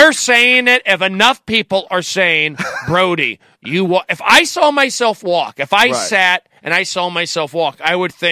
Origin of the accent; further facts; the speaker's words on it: Tarzana, California, United States; growing up in Tarzana, I got picked on a lot.